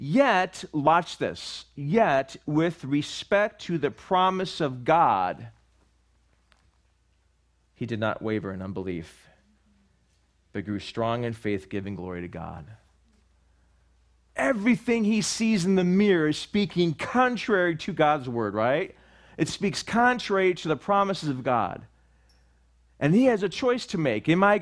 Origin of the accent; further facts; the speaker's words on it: Buffalo, New York, United States; moved away; Remember one time we went back home, and this is back when we I moved from Buffalo, New York, and we had a childhood friend that we've known since we were four, right?